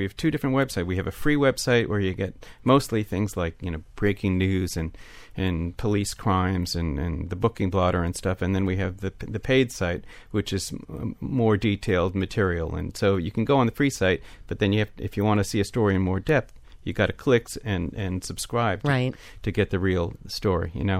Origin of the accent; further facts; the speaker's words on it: Long Island, New York, United States; also born or lived in Massachusetts / Brussels, Belgium; Yeah, well, I grew up partly in Long Island and Massachusetts, and you know, after sixth grade, my dad took a job doing retail department store consulting in Europe, and so we lived in Brussels for a few years